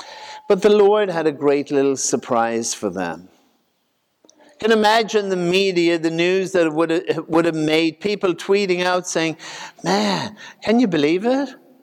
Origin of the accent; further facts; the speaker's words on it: Ireland; when I was growing up in Ireland, it was very simple.